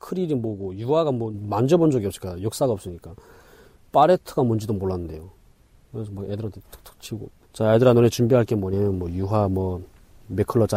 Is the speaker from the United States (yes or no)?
no; North Korea; now in South Korea; 북한에서 왔냐고 해가지고 예 하니까